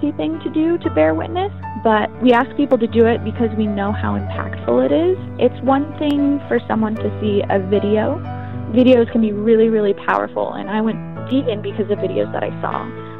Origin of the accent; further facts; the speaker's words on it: Vancouver, Washington, United States; So even though I'm from Vancouver, I'm in as many Portland events as I can.